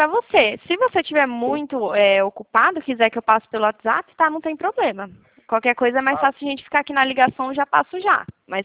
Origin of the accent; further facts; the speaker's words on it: Bauru, São Paulo, Brazil; Eu sou aqui de Bauru, né?